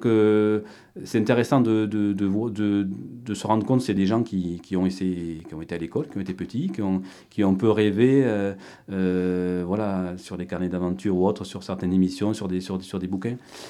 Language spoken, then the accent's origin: French; Gourdon, Occitanie, France; Moi, je suis originaire de Gourdon, donc je suis un pur lotois.